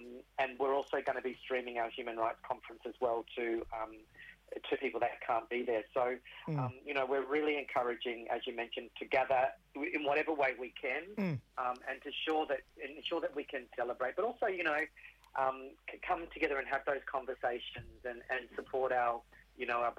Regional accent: Darwin, Northern Territory, Australia; now in Sydney, Australia; So I'm currently on Gadigal Country here in Sydney, but I'm from Larrakia Country up in Darwin, and my family are Iwaja, Malak Malak, and also from Badu Island on the Torres Strait, so all over.

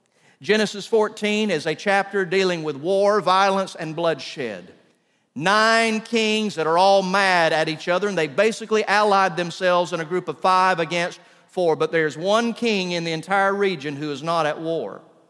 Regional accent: Valdosta, Georgia, United States; also born or lived in Sylvester; I was raised in Valdosta, and it is alternatively known as Wintersville, USA, and the Azalea City. We live not far from the blueberry capital of the world. For a few years, I lived in Sylvester, Georgia

